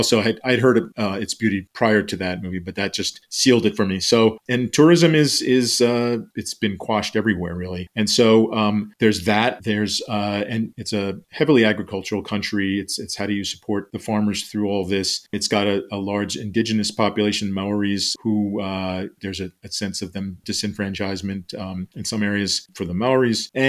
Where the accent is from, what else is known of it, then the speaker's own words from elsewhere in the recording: United States; also as an American, frustrated by its resilience and spread in this country.